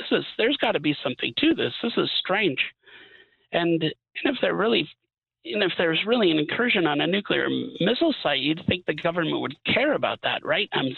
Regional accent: Wisconsin, United States; You know, I'm from Wisconsin. I've heard of cow tipping, but you don't mutilate them.

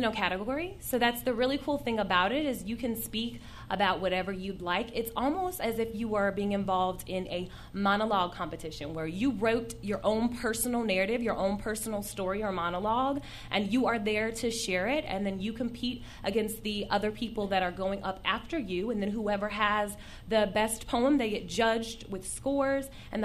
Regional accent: Illinois, United States; So Louder Than a Bomb was started in Chicago, Illinois, a little outside of my hometown.

